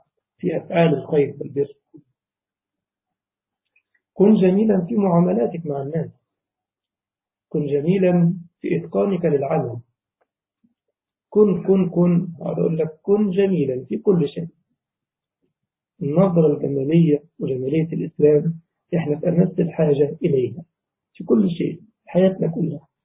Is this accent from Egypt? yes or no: yes; Egypt; طبعا عندنا في مصر ما بيعطشوش الجيب، جيب جميلة.